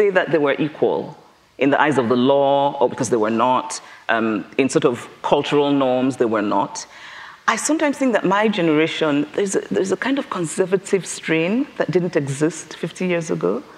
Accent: Nigeria; growing up in Nigeria, you know, black achievement is ordinary.

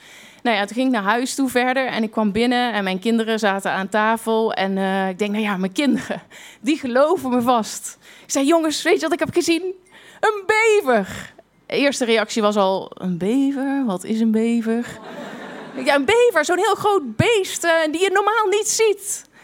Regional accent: 's-Hertogenbosch, North Brabant, Netherlands; Ik kom uit Den Bosch

